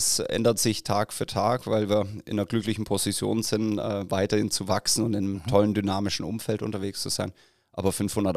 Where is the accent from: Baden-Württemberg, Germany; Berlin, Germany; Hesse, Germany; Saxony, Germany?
Baden-Württemberg, Germany; Stuttgart; also born or lived in Würzburg / Boston; ich bin Stuttgarter Junge sozusagen.